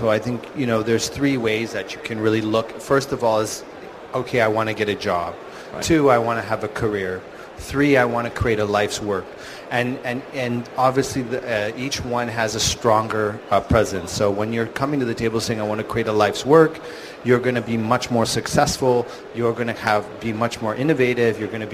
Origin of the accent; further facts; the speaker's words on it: Canada; being a Canadian